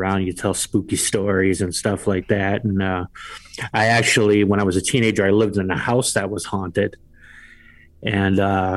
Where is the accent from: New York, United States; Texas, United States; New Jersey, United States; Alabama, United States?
New York, United States; Buffalo; born or raised there